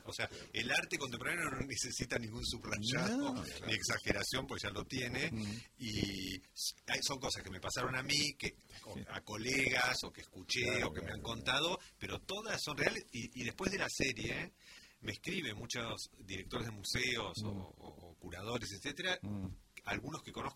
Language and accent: Spanish; La Plata, Buenos Aires Province, Argentina; born there; que yo nací en La Plata, así que estudié en La Plata arquitectura, así que la conozco